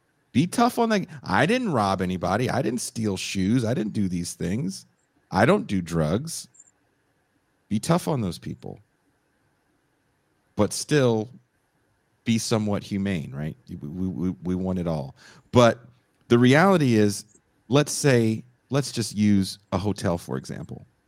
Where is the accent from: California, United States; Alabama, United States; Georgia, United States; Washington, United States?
California, United States; I speak about this so much because I'm from the Bay Area